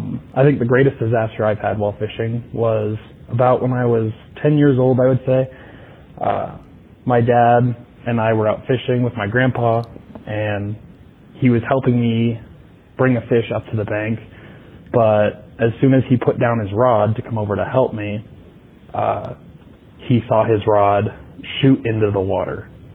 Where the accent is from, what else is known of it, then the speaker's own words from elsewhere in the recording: Wyoming, United States; I'm from Wyoming.